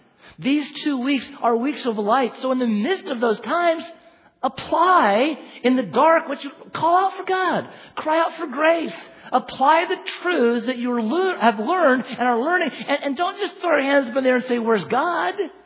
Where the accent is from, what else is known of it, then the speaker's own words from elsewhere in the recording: Oregon, United States; I grew up in Oregon. In Oregon, we didn't have tornadoes.